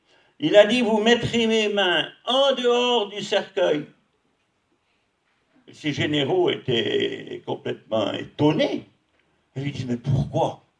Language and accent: French; Switzerland; Et puis j'étais chez moi en Suisse et j'étais malade.